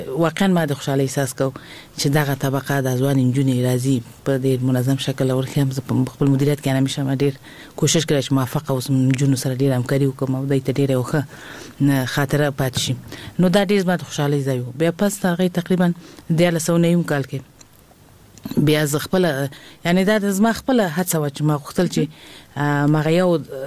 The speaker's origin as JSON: {"language": "Pashto", "region": "Kabul", "country": "Afghanistan", "tie": "born or raised there", "said": "زه په خپل هیواد کې لوی شوی ما ابتدایي ښوونځی ما د کابل په ښار کې چې موږ د کابل ښار نه یو یعنی د ولایت وایم خو دلته زه لوی شوی ما د کابل په ښار کې"}